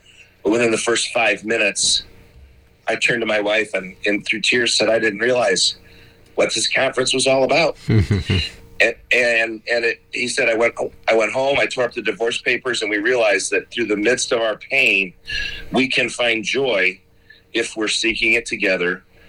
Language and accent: English; Petoskey, Michigan, United States; and I grew up in Petoskey, Michigan, so Northern Michigan hick boy.